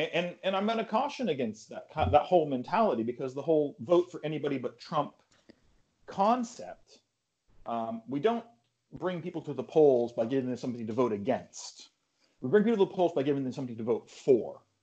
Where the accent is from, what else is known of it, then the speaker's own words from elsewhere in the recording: California, United States; I was in California over the summer, my hometown or the nearest city.